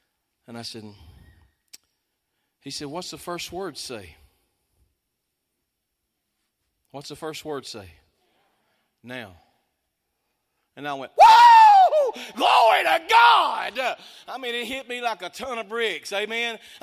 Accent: Nacogdoches, Texas, United States; But I'm from East Texas, so I'm from Nacogdoches.

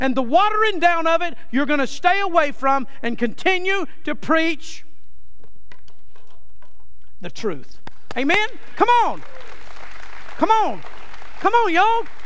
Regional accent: Casa Grande, Arizona, United States; born there; My dad told me after he worked for John Wayne, the Duke, when I was born in Casa Grande

